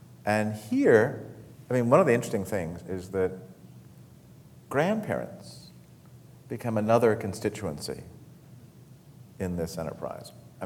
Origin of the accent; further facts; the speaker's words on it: California, United States; I come from California, which, if you don't know it, is trying to, you know, we're now 3 months and counting